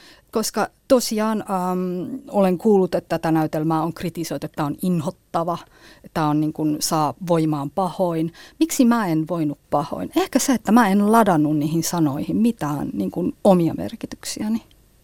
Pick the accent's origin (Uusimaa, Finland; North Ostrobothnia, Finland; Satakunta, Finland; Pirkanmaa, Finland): North Ostrobothnia, Finland; Nivala; moved away; Mä yritin kuvata sitä tilannetta, että kun mä tulin vuonna 1997 Nivalasta teatterikouluun, miltä se tuntuu olla täysin ulkopuolinen, olla niin kuin ei pääkaupunkiseudulta kotoisin, ei akateemisesta perheestä